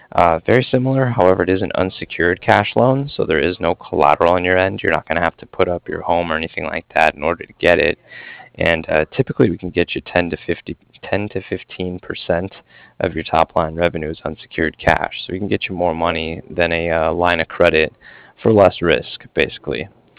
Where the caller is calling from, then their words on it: Cardiff, Wales, United Kingdom; And I'm calling from Cardiff. That's Cardiff, like Frank at the end.